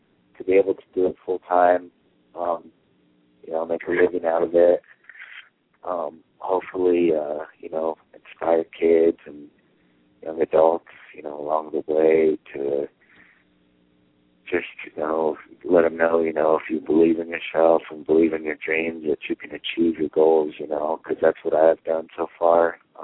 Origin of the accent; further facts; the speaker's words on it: Cheyenne, Wyoming, United States; I got a lot of love from my hometown. You know, everyone here supports me and. You know, I'm proud to represent, you know, Cheyenne, so it's good.